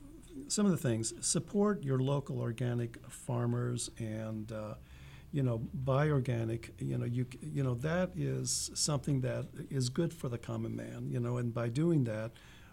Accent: Italy; And I'm from Italy myself, and you have a lot of small communities and people within these areas

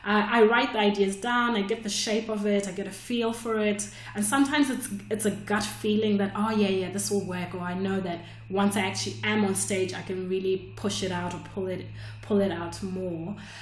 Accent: Australia; I just emailed the club, hey, I'm from Australia, can I come and do 5 minutes?

